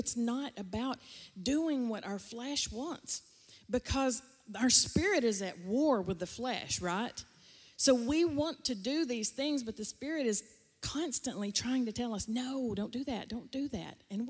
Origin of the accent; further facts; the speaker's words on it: Tennessee, United States; I'm from Tennessee, remember?